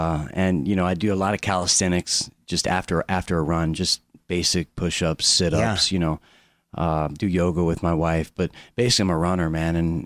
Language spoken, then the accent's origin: English; Orlando, Florida, United States; Yeah, in Florida.